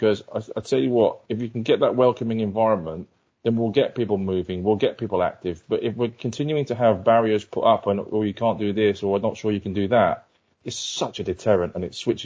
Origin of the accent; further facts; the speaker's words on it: Wigan, North West England, United Kingdom; So when I was growing up in Wigan in the northwest of England